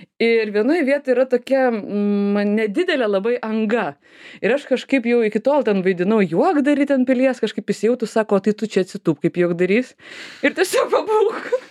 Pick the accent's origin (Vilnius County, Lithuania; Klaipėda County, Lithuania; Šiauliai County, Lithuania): Vilnius County, Lithuania; Vilnius; mano sąmoningi Vilniaus metai jau ten prieš mokyklą ir mokykla buvo Stiklių gatvėj